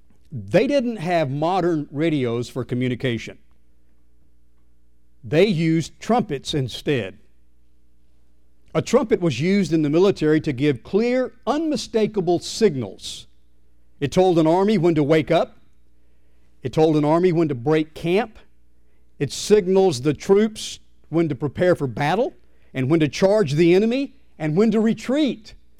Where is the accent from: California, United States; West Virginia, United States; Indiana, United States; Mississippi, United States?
Mississippi, United States; Yazoo City; born there; When I was born in Yazoo City in 1944 at King's Daughters Hospital, it's no longer there, they gave me a social security number.